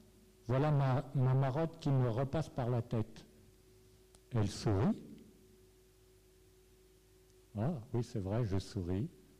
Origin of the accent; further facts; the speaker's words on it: Montivilliers, Normandy, France; Je suis de Montvilliers, je suis généraliste à quelques kilomètres.